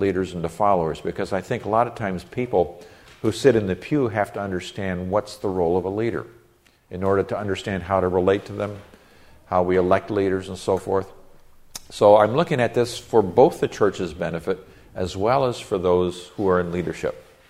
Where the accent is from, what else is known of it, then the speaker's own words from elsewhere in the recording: Nigeria; I grew up in Nigeria, West Africa. My parents are missionaries there, and out there the crying need was for leaders in the church.